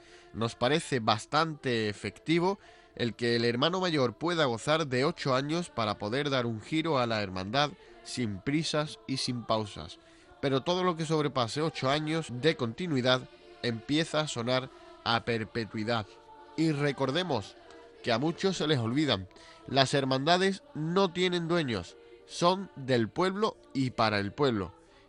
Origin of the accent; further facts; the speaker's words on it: Cádiz, Andalusia, Spain; somos tan gaditanos que seguimos andando como nos gusta, como los cangrejos de la caleta.